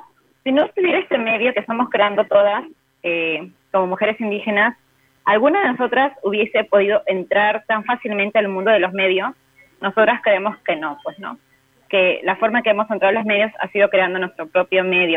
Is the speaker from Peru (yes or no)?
yes; Peru; Bueno, yo soy de Perú